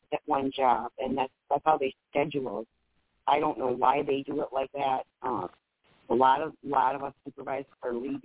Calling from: Michigan, United States; I'm calling from Michigan

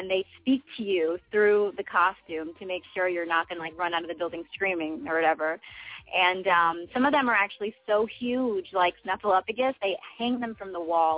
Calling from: New York, United States; I'm calling from New York. That's where I'm based.

